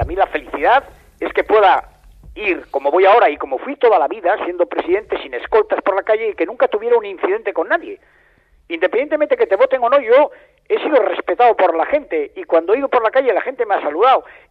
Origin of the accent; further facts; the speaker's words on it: Polaciones, Cantabria, Spain; Pero soy nativo de Poblaciones, que está entre la cordillera Cantábrica y los picos de Europa.